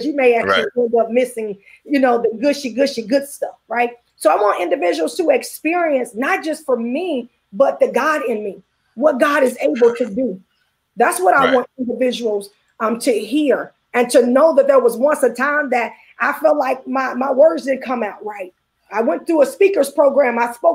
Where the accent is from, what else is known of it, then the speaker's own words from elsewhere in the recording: Memphis, Tennessee, United States; growing up in Memphis, I was like, well, I don't say this right.